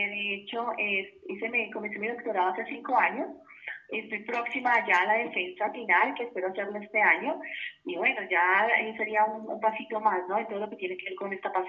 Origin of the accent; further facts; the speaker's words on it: Manizales, Caldas, Colombia; born there; En Manizales, de hecho nací en Manizales, en la ciudad de Manizales.